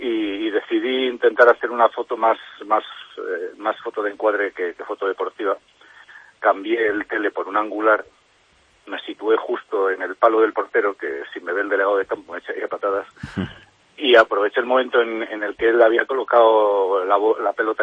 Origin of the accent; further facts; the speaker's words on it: Castile and León, Spain; En una pequeña aldea de la pedanía de Quintana del Castillo, en la Cepeda Alta, casi en la Omaña. Es un lugar apartado, entre suaves colinas antes de llegar a las Omañas, a 1000 metros de altura sobre el nivel del mar.